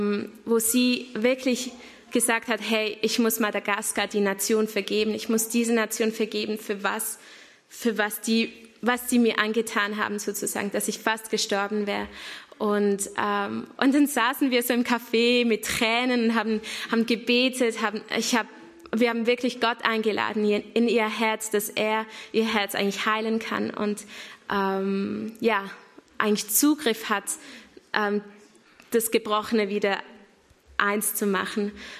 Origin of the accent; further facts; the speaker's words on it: Switzerland; accent: Swiss; ich habe ein bisschen schweizerischen Akzent in meinem Hochdeutsch, aber es ist wunderschön, hier in Welzheim zu sein.